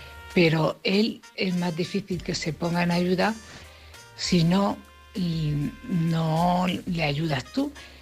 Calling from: Cartagena, Region of Murcia, Spain; de Cartagena.

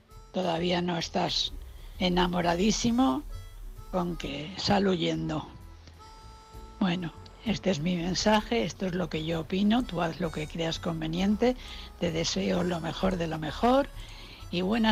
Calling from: Valencia, Valencian Community, Spain; de Valencia.

